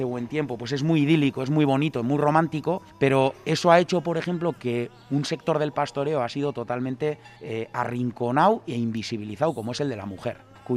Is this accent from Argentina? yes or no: no; Arruazu, Navarre, Spain; yo soy de Arruazu y he acabado siendo pastor porque quería vivir en Arruazu, vivir de Arruazu y vivir con Arruazu.